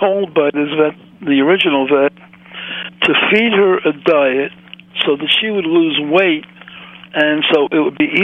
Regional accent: Brooklyn, New York, United States; I'm a combat veteran. I'm a kid from Brooklyn. I never give up.

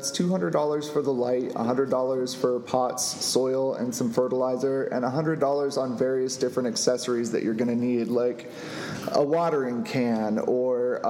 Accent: Florida, United States; Yes, I'm from Florida, so.

